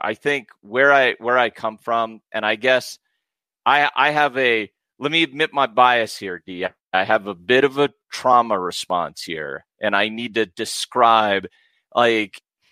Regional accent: United States; again, I'm an American, so I know it sounds crazy for me to say that.

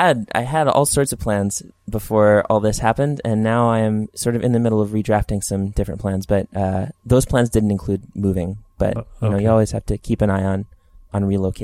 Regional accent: Alberta, Canada; also born or lived in Ontario; So my parents met through the army. And so I was born in Ontario, and then we were posted back to Alberta relatively shortly after I was born.

